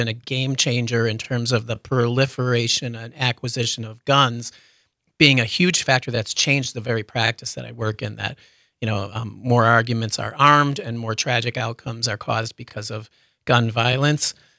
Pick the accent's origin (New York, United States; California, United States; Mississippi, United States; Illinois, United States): Illinois, United States; Chicago; Chicago, my hometown